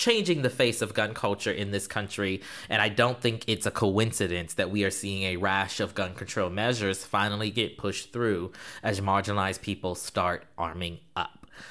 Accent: the South, United States; But you know, I'm from the South though, and a lot of my family, extended family at least, like grew up in the country.

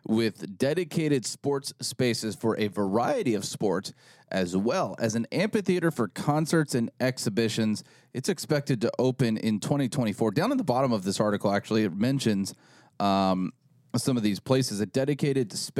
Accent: Kentucky, United States; My hometown in Kentucky got an area a little bit smaller than that, but very similar, called a Field of Dreams.

